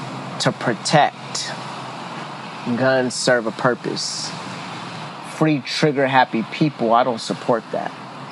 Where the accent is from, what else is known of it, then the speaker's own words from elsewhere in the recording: San Diego, California, United States; You know, growing up in San Diego, gun violence, especially, and I'm a 1979 baby, but I guess you can throw that into the 1980s, baby.